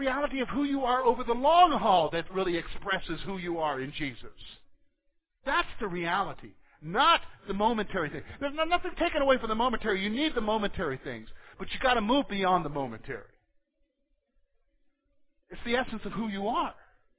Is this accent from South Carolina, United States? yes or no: yes; South Carolina, United States; You know, I grew up in South Carolina